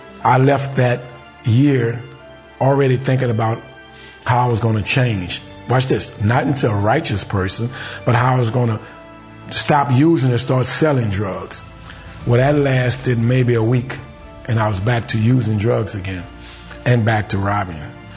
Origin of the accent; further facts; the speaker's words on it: New Orleans, Louisiana, United States; I'm from New Orleans, Louisiana. I had a pretty much leave it to Beaver type of upbringing.